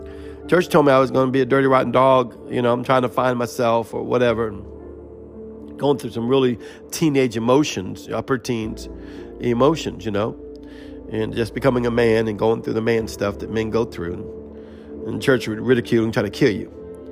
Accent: New Orleans, Louisiana, United States; I was on Bourbon Street. I'm from New Orleans.

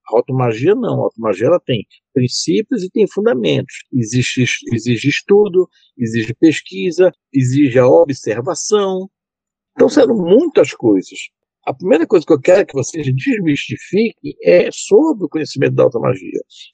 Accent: Belém, Pará, Brazil; born there; now in São Paulo, Brazil; Eu moro em São Paulo, mas eu sou nascido em Belém do Pará. E eu, durante 11 anos, eu frequentei a União Espírita Paraense, onde eu estudei o espiritismo de Allan Kardec

